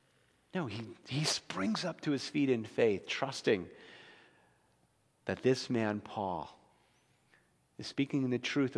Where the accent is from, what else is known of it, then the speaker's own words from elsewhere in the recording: New Jersey, United States; Growing up in New Jersey, there was the Jersey Devil, right?